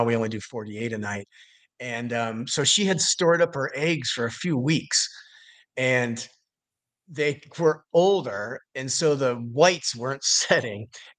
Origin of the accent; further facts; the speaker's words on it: Midwest, United States; I grew up in the Midwest. My parents drilled hard work into me, and this was hard.